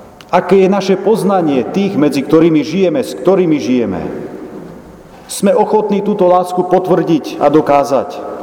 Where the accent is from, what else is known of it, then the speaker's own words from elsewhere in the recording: Gemer, Slovakia; U nás na Gemeri ešte sem tam nejaký ten košiar sa nachádza